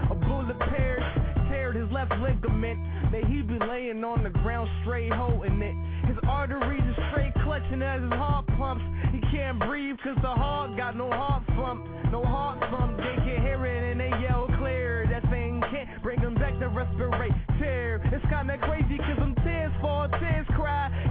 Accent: Philadelphia, Pennsylvania, United States; Understand, like, growing up in Philly is one of the worst things, but I'm proud though. I'm a Philasian, that's what they call us, right?

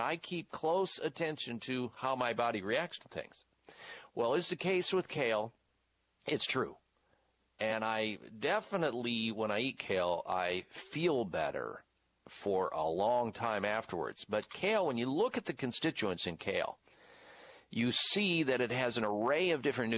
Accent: Midwest, United States; there was a big a grove of red raspberries in my backyard growing up in the Midwest.

